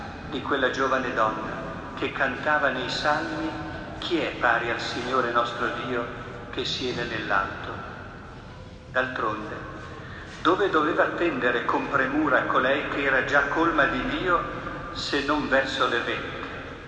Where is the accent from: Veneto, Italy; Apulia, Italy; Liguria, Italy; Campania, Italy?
Liguria, Italy; Genoa; io come genovese devoto ovviamente della Madonna della Guardia